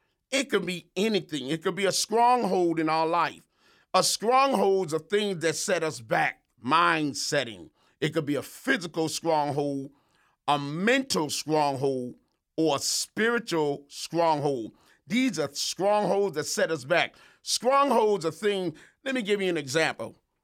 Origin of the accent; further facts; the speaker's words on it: Philadelphia, Pennsylvania, United States; I am a diehard Philadelphia fan. I'm from Philly. I'm a Philly boy.